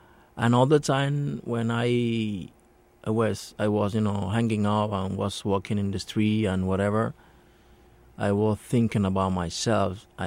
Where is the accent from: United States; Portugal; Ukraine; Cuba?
Cuba; English is a second language; I come from Cuba, you know. All the time I say that.